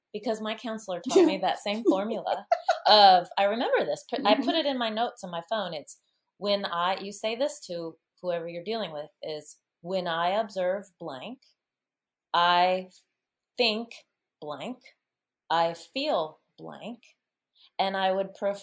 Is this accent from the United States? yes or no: yes; Midwest, United States; We're both from the Midwest.